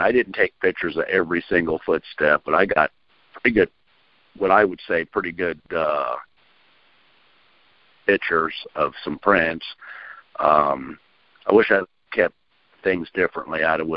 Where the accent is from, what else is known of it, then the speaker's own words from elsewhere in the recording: Minnesota, United States; also born or lived in Oregon; I've lived in Oregon. I was born and raised in Minnesota